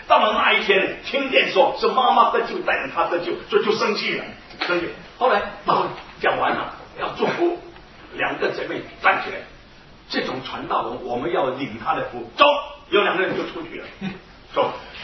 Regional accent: Singapore; 因为我是新加坡人，新加坡的报纸对我有感情。

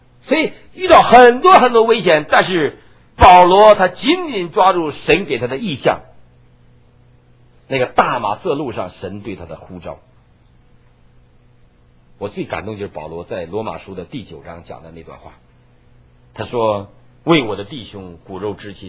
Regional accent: Taiwan

